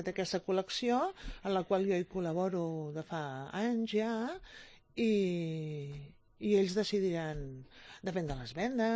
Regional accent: Barcelona, Catalonia, Spain; jo sóc de Barcelona, els meus pares són de Barcelona. Hi ha un fil de la meva família que se va molt enrere.

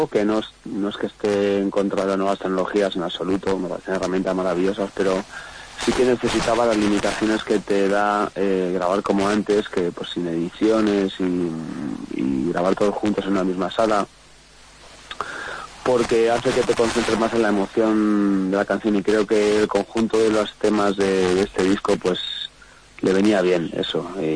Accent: Madrid, Community of Madrid, Spain; Soy madrileño y me crié en un barrio de Madrid que se llama Luche, y así tengo el acentazo que tengo.

